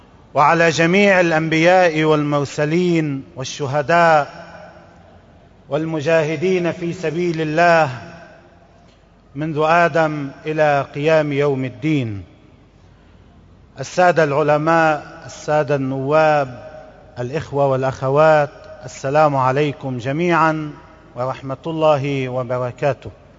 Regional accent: Lebanon; بضع كلمات عن الوضع عندنا في لبنان

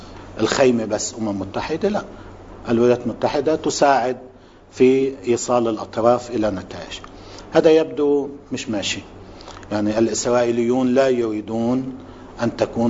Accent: Lebanon; نحن قاتلنا كلبنانيين، وبالتالي الأمر سيكون أهون في مواجهة التوطين.

